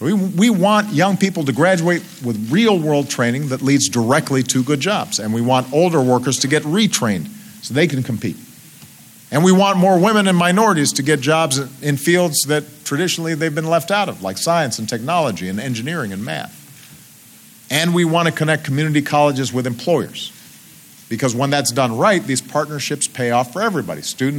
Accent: Chicago, Illinois, United States; up in my hometown of Chicago

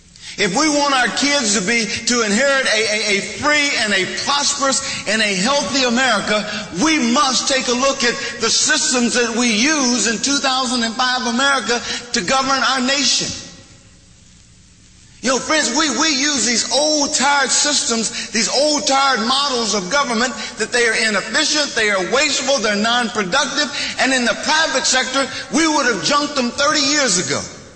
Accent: Eufaula, Oklahoma, United States; never in my wildest dreams growing up in Eufaula, Oklahoma

